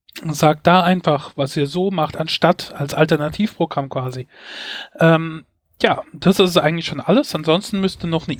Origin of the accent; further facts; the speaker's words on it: Mainz, Rhineland-Palatinate, Germany; meine Heimatstadt Mainz ist so knapp 100 Quadratkilometer groß.